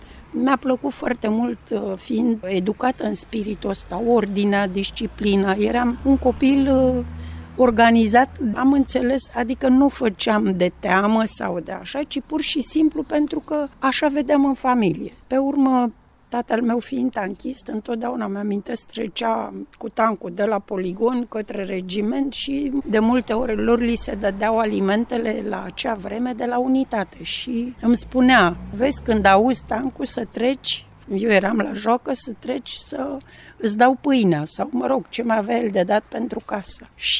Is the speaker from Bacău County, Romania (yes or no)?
no; Pitești, Argeș, Romania; born or raised there; also born or lived in Târgoviște